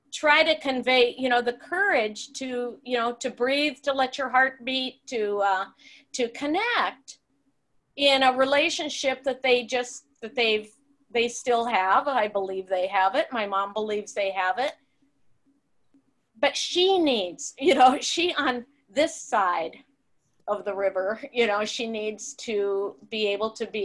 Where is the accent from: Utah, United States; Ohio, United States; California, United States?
California, United States; I'm from California, so I have lots of family in California and lots of family in Seattle